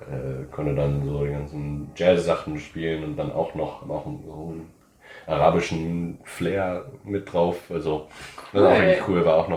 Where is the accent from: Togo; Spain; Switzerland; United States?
United States; New Orleans, Louisiana; now in Germany; von der Kultur her würde ich sagen, dass es da fehlt vieles, also von New Orleans hierher halt.